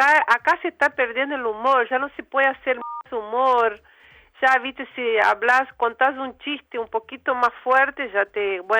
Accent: Minas Gerais, Brazil; born there; Spanish is a second language; En Minas.

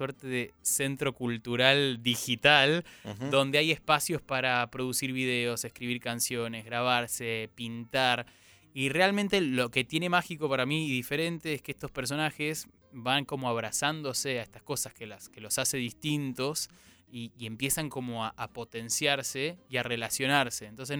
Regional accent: Argentina; No, somos argentinos, ni hablar, eso es espectacular

